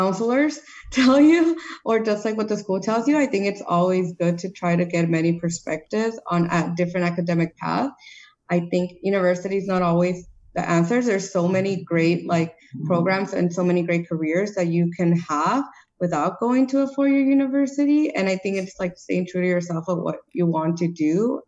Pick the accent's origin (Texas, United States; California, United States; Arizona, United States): California, United States; Calexico; I'm from Calexico, it's in the border